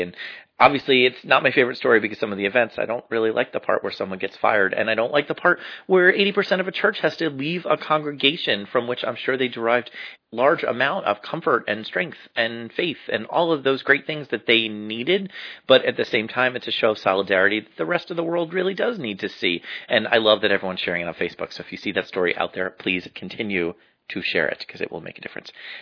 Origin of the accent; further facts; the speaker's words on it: New Jersey, United States; there in my home state of New Jersey